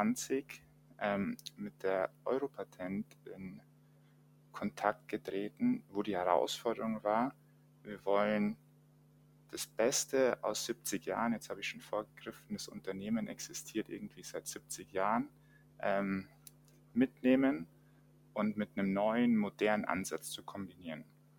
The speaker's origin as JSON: {"language": "German", "town": "Rosenheim", "region": "Bavaria", "country": "Germany", "said": "ich bin 28 Jahre alt. Ich komme ursprünglich aus Rosenheim"}